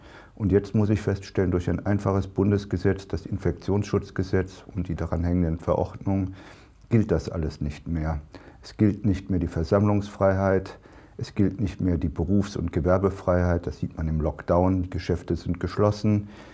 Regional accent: Germany; Ich mag Deutschland, das ist meine Heimat. Und was ich liebe, ist deutsche Sprache

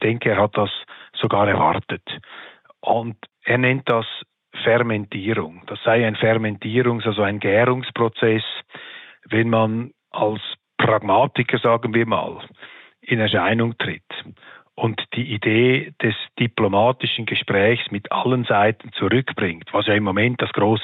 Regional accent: Switzerland; aus meiner Sicht, als Schweizer, als Zaungast dieser Konflikte

